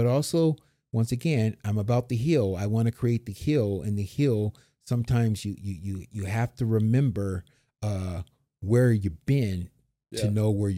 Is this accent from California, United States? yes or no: yes; San Diego, California, United States; also born or lived in Washington; So I'm from San Diego and I live in San Diego, but also I've lived in other spots throughout